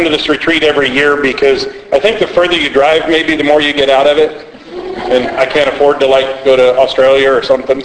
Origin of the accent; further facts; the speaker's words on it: St. Louis, Missouri, United States; And I'm from St. Louis, Missouri.